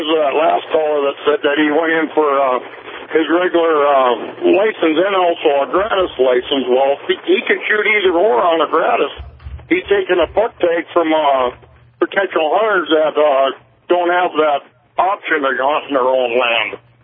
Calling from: Benedict, United States; Benedict.

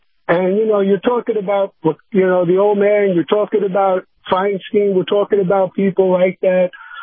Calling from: Sarasota, Florida, United States; calling from Sarasota, Florida.

